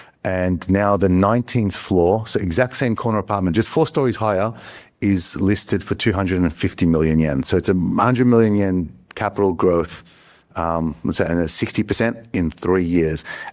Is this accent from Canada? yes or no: no; Melbourne, Victoria, Australia; I'm from Melbourne, Australia.